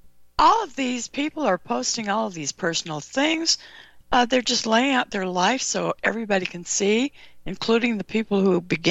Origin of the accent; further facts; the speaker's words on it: California, United States; I grew up in California, and the state is a huge mess